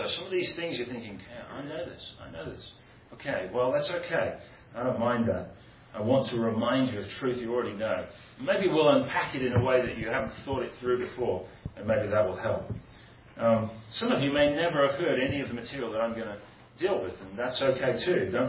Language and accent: English; England, United Kingdom; I don't just say that as an Englishman, right, watching it.